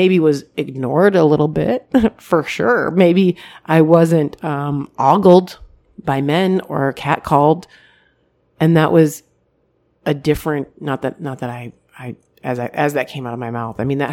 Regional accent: Michigan, United States; I didn't have that when I was where I grew up in Michigan

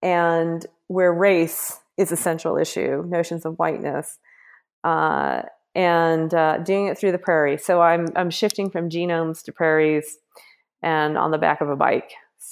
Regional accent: Kansas, United States; I'm from Kansas, and I'm actually doing a project where I'm biking across Kansas, talking to prairie ranchers about how to know and care for the prairie.

